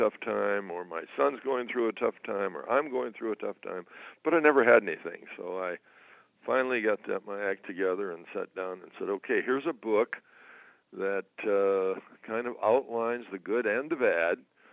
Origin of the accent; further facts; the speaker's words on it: Michigan, United States; Well, born and raised in Michigan and graduated from Michigan State in 1952.